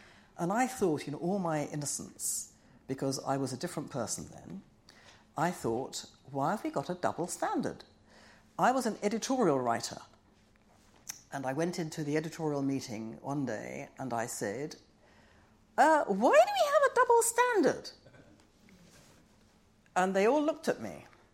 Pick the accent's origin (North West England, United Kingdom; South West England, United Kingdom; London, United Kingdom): London, United Kingdom; I was born and bred in London. I had never wished to live anywhere other than Britain.